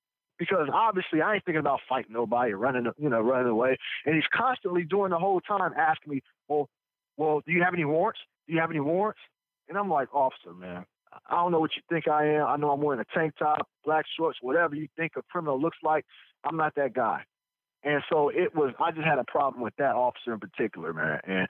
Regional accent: California, United States; I'm from California. I don't know anything about the Max Railroad line.

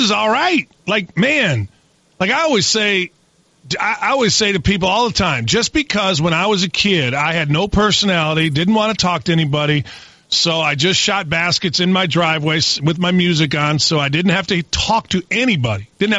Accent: Gary, Indiana, United States; In my world, growing up in Gary, Indiana, if you shot jump shots, you know, so it was all working on drives and, you know, left hand, right.

